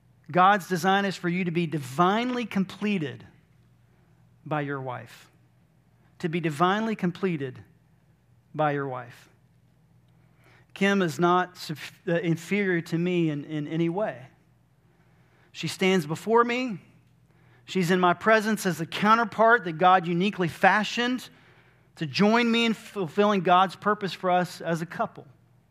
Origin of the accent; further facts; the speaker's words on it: Albany, Georgia, United States; born there; since June 7th of 1976, when I was born in Phoebe Putney Hospital in Albany, Georgia